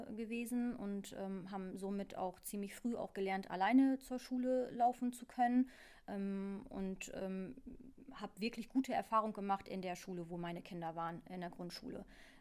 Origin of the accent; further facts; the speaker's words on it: Nettetal, North Rhine-Westphalia, Germany; ich bin ja sehr ländlich groß geworden im Nettetal. Ich habe aus meinem Fenster geguckt und habe direkt in den Wald reingeschaut.